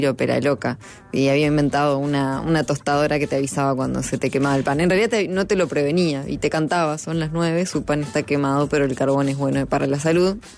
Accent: Uruguay; Soy muy uruguayo.

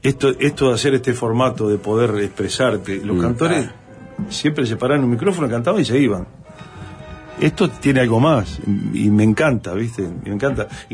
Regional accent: Montevideo, Uruguay; born there; yo nací en el Rincón del Cerro, allá cerca, en la Chacra, ¿no?

